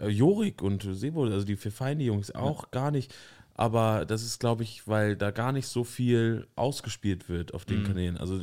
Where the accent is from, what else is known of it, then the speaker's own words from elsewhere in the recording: Germany; born there; Nee, ich bin in Deutschland geboren